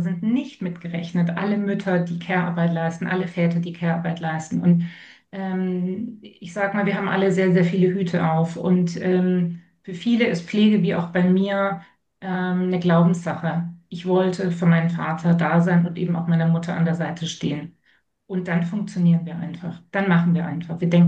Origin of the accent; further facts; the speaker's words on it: Munich, Bavaria, Germany; Ich bin Münchnerin, Bayerin.